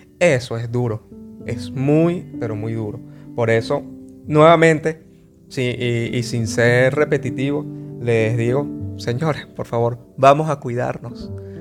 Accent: Venezuela; nosotros, por lo menos como venezolanos, y hablo de acá de nosotros

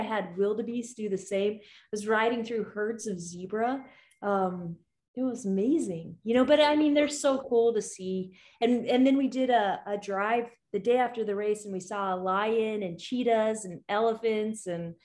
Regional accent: Alaska, United States; You know, I'm from Alaska, so riding there is pretty amazing.

